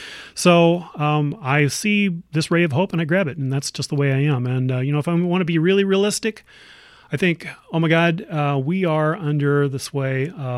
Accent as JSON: {"language": "English", "country": "United States", "said": "I'm an American citizen and I was brought up a Christian"}